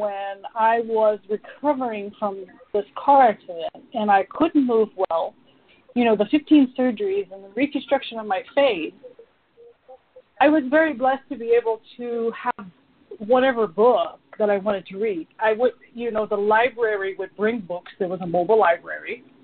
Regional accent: West Virginia, United States; Although I grew up in West Virginia, I didn't grow up with money.

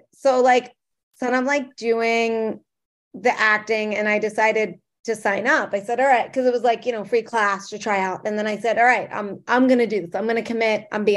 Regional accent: Long Island, New York, United States; she's from the Bronx and I'm from Long Island

